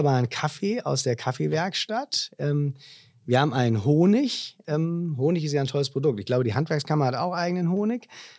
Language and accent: German; Southern Germany, Germany; now in Osnabrück, Germany; Man muss sich zum Grünkohlessen zwingen, aber das kriegt man als Süddeutscher auch hin.